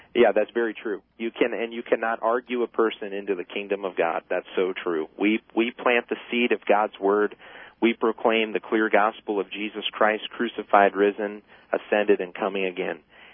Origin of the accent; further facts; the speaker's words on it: Midwest, United States; I'm a Caucasian man of German and Irish descent. I grew up in the Midwest. I was raised in a church, exposed to different denominations in my family upbringing